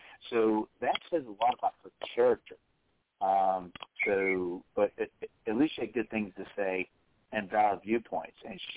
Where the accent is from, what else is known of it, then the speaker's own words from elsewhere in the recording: Dayton, Ohio, United States; Because, you know, I was born and raised in Dayton and even graduated from a Dayton high school.